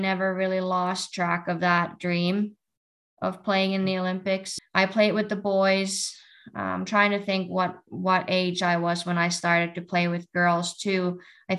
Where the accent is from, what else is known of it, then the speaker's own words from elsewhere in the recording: Finland; But growing up in Finland was great. It's a beautiful country, lots of outdoors, and we have a cabin there.